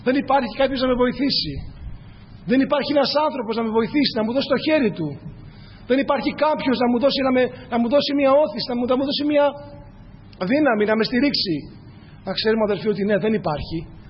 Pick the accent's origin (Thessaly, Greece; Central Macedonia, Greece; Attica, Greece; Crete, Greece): Attica, Greece; Athens; now in Kalamata, Greece; Στην Αθήνα μεγάλωσα, στην Αθήνα γεννήθηκα.